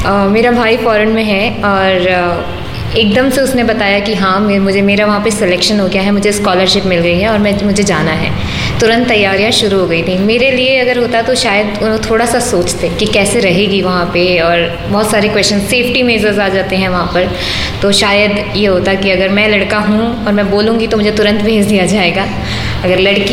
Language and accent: Hindi; Uttarakhand, India; मैं उत्तराखंड से हूँ और MSc मीडिया रिसर्च की स्टूडेंट हूँ।